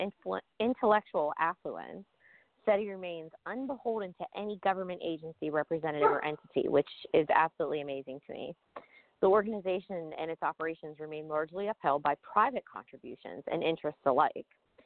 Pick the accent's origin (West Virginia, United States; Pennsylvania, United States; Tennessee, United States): Pennsylvania, United States; No, but I remember that growing up in Pennsylvania, so...